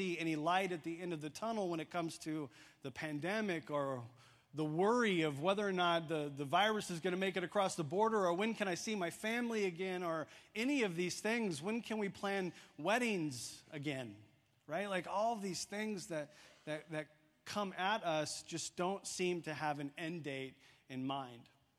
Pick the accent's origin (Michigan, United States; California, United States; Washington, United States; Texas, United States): Washington, United States; the last major race I ran with my dad was a 25K race along the Columbia River in my home state of Washington State.